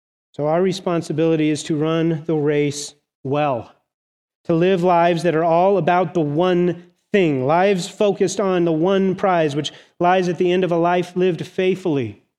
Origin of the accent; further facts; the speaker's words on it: LaSalle, United States; you can tell I grew up in LaSalle and where my temptations lie, right?